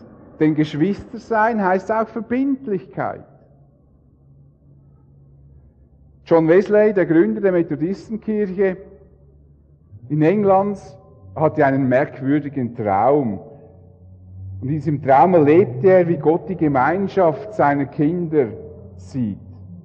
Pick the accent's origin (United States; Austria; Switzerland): Switzerland; wo als Schweizer sind wir da sowieso speziell mit unseren vier eigenen Wänden